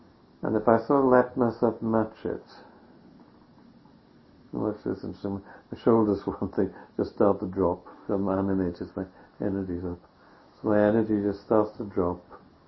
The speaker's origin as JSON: {"language": "English", "region": "Wales", "country": "United Kingdom", "said": "nothing to do with my identity as a Welshman or my own personal kind of history"}